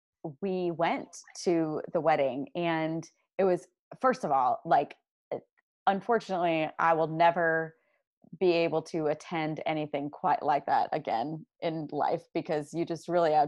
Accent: Washington, Missouri, United States; where I grew up in Washington, Missouri

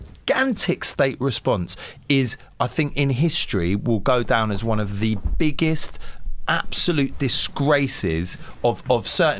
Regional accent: London, United Kingdom; we grew up in London, right?

